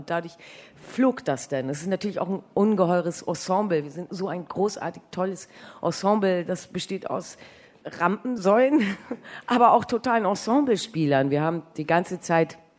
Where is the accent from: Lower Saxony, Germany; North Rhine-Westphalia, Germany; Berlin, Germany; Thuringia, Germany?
Lower Saxony, Germany; Peheim; Ja. Also Peheim hat 1000 Einwohner. Ja, da drumherum ist dann auch nicht so viel. Die nächsten Städte sind Oldenburg, Bremen, Osnabrück.